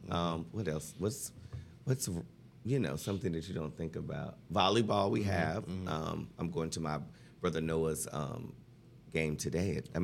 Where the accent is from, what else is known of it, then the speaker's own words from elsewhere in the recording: North Carolina, United States; also born or lived in New York; now in California, United States; So living in California, you know, I'm from North Carolina, moved to New York.